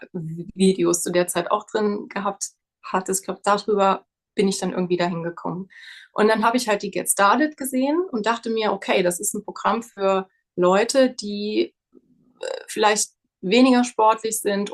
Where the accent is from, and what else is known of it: Trier, Rhineland-Palatinate, Germany